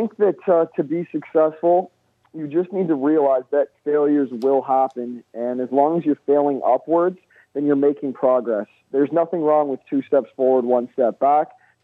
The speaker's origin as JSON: {"language": "English", "country": "Canada", "tie": "born or raised there", "said": "growing up in Canada. Drinking was kind of inherent to our culture."}